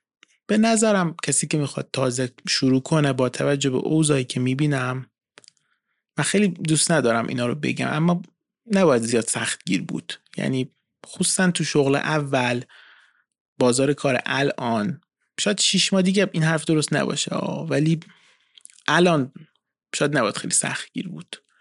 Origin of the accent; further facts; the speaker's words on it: Iran; خب ما تو ایرانیم و ایرانی حساب میشیم